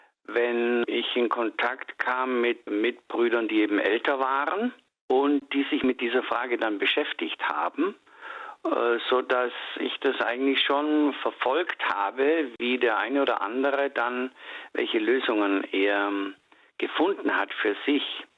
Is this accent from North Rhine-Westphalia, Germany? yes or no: no; Lindau, Bavaria, Germany; Also ich hätte in meine Heimat natürlich zurückgehen können, das ist Lindau im Bodensee.